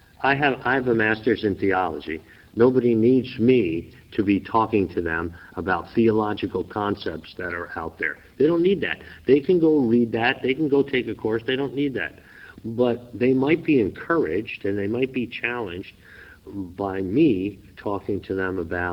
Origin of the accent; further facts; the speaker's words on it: Newark, New Jersey, United States; You know, I grew up in Newark, New Jersey. And every now and then my wife will say, ooh, that Newark, New Jersey boy is coming out of you, right?